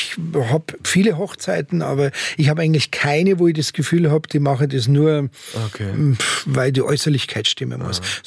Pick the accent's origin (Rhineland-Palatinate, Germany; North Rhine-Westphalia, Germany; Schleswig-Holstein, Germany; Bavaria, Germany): Bavaria, Germany; Munich; born there; Ich bin ein gebürtiger Münchner. Ich bin am liebsten zu Hause.